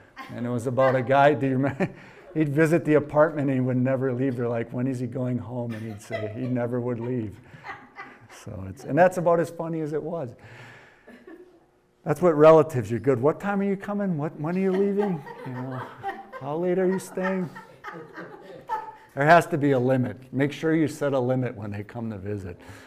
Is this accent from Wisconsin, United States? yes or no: yes; Wisconsin, United States; accent: Wisconsin; They wanted me to say soda in my Wisconsin accent.